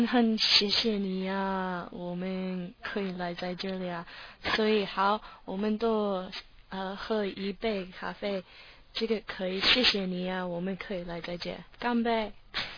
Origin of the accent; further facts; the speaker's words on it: United States; Chinese is a second language; 但是我们美国人不学习别的外语啊